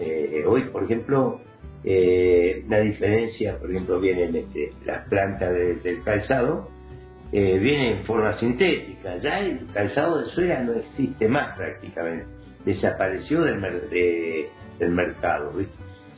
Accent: San Fernando, Buenos Aires Province, Argentina; now in Roca, Argentina; Sí, nos criamos en San Fernando, ¿viste? En Bebé, más precisamente, ¿viste? Y ahí nos desarrollamos hasta el año 1971 que vinimos acá en Roca

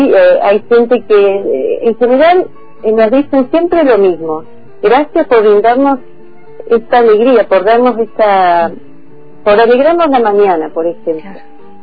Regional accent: Villa Regina, Río Negro, Argentina; Soy de Regina, nací en Regina.

